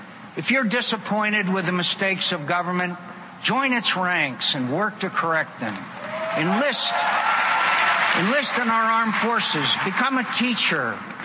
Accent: United States; that I'm an American, a proud citizen of the greatest country on earth.

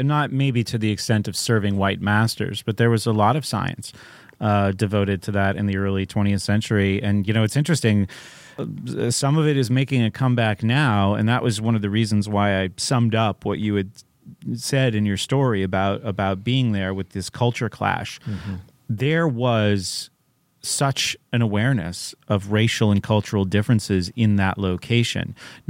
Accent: New Hampshire, United States; I grew up in New Hampshire and everyone was white

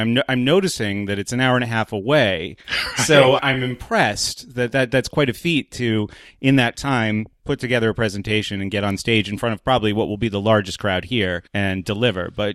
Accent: New Hampshire, United States; Like, I grew up in New Hampshire. I went to school in Exeter, and we never learn any of this.

